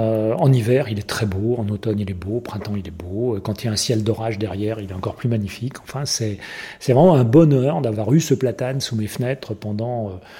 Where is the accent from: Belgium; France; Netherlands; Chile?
France; Bourgogne-Franche-Comté; je viens, même si je ne suis pas natif de Bourgogne, je viens de Bourgogne, c'est là où j'ai passé l'essentiel de ma vie.